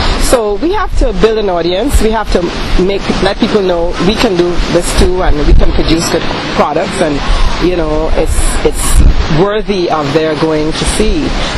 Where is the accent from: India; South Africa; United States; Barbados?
Barbados; I am from Barbados.